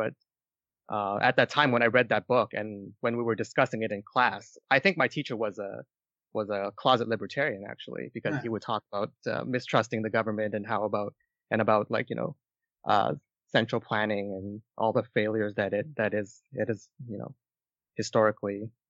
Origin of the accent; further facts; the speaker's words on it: Canada; born there; also born or lived in Kuala Lumpur, Malaysia; even though I was born in Canada, I actually did move back to Malaysia for about 4 years during my early childhood, or late childhood, actually, from age 9 to 13.